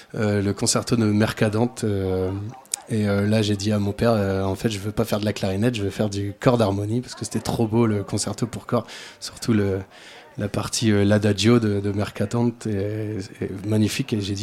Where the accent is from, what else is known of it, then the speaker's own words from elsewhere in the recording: Hauts-de-France, France; moi je suis pas un gars, du coin. J'arrive du nord de la France, je suis un ch'ti. Et la tradition là-bas, c'est les harmonies municipales.